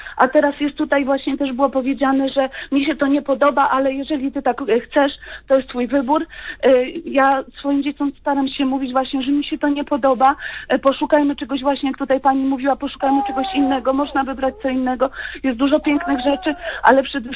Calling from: Gdynia, Pomeranian Voivodeship, Poland

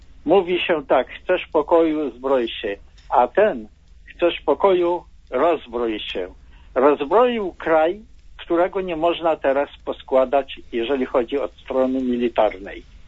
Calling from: West Pomeranian Voivodeship, Poland; Zachodniopomorskie.

